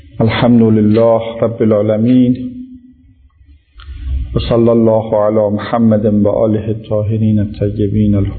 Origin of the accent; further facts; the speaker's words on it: Iran; تشخیص میدادن ما ایرانی هستیم